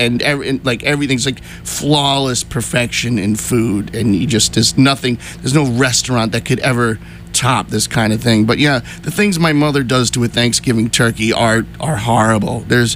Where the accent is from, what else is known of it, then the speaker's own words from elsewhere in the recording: Medford, New York, United States; I'm actually from Medford, New York, as we're sitting here.